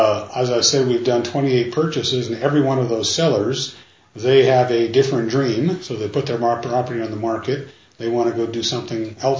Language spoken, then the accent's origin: English; Great Falls, Montana, United States; I grew up in Montana, mostly in Great Falls, but after graduating from Montana State University here in Bozeman